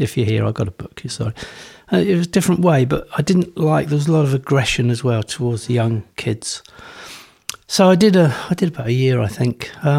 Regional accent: Aldershot, South East England, United Kingdom; born there; I was born in Aldershot in Hampshire. Went to grammar school

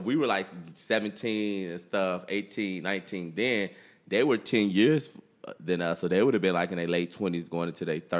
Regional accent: Detroit, Michigan, United States; So I'm just trying to think about like people we were growing up in Detroit.

